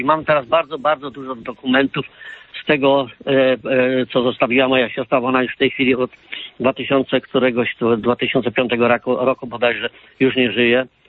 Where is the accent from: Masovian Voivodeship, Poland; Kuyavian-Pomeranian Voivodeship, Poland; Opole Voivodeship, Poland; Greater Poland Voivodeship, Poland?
Kuyavian-Pomeranian Voivodeship, Poland; Bydgoszcz; ja pochodzę z Bydgoszczy.